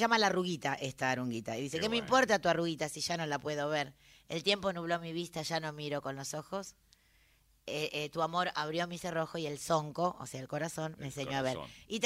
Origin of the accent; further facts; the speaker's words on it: Argentina; como mujeres, como artistas, como argentinas